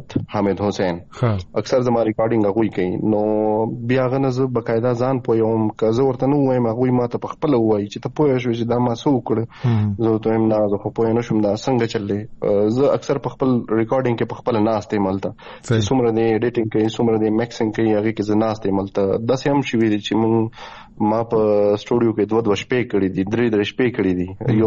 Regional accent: Sabirabad, Khyber Pakhtunkhwa, Pakistan; زمونږ کرټ ڈسٹرکٹ کې خپل کلی چې دی، زمونږ د کلی نوم دی صابر آباد. پکټ کې ورته وایي سواترا. نو سواترې کې دن کلی دی صابر آباد. زه د صابر آباد هغه مین سټی یم، کم خار چې دی زه پاغې کې پاتې کېږم.

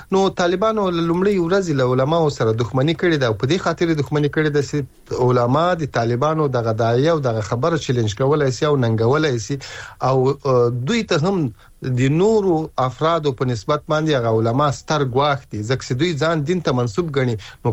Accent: Ghazni, Afghanistan; زه د غزنی ولایت یم.

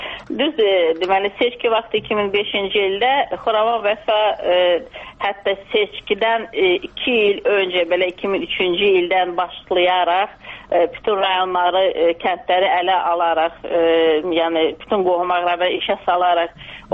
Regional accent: Khachmaz, Khachmaz District, Azerbaijan; also born or lived in Quba; Bizim zonadan deyil, mən Qubalıyam, yəni Xaçmazda böyümüşəm.

